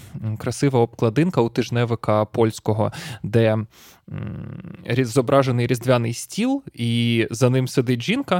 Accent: Kyiv, Ukraine; я жив і виріс в Києві, а ти в області

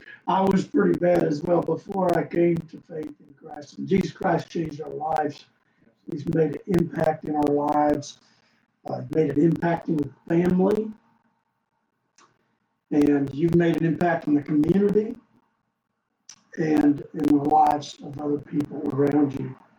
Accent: Florida, United States; Like, I grew up in Florida, but you know, we're still fighting.

